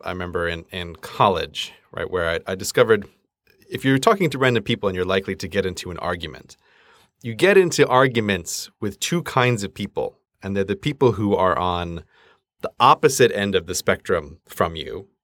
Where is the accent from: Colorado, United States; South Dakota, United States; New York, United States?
New York, United States; so I grew up in New York. And so obviously the East Coast of the United States is the best coast of the United States, because that's where I'm from.